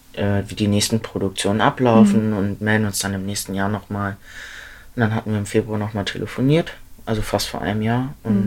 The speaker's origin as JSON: {"language": "German", "town": "Dortmund", "region": "North Rhine-Westphalia", "country": "Germany", "tie": "born or raised there", "lives_now": "Rostock, Germany", "said": "Ich bin in Dortmund aufgewachsen."}